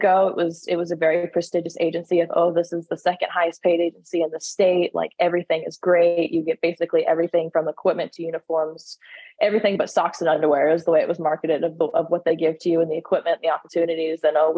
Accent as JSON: {"language": "English", "town": "Kansas City", "region": "Missouri", "country": "United States", "tie": "born or raised there", "said": "Yeah. So I grew up around the Kansas City, Missouri area, found myself going to college in Bowling Green State University in Ohio"}